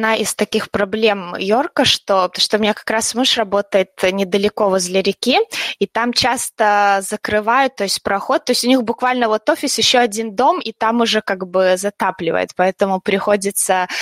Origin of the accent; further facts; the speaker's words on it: Rogachev, Gomel Region, Belarus; now in York, United Kingdom; я родом из Беларуси, из маленького городка, где делают сгущенку.